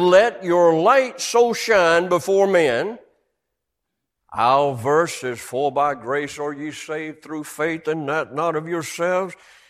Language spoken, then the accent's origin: English; North Carolina, United States; I'm from North Carolina. Just to the east of us is what we call the Outer Banks.